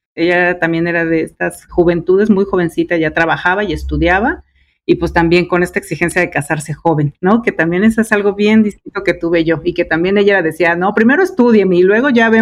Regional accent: Oaxaca, Mexico; Yo soy oaxaqueña, de Valles Centrales, esa es mi región. Mi abuela fue una mujer de la sierra oaxaqueña

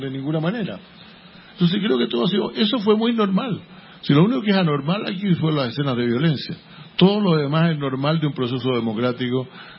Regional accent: Chile; En mi país, cuando yo fui ministro del Interior de Chile

